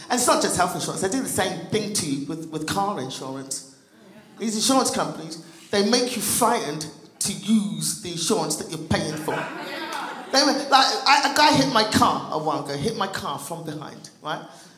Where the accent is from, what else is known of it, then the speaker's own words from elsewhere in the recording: England, United Kingdom; now in United States; I'm from England, people.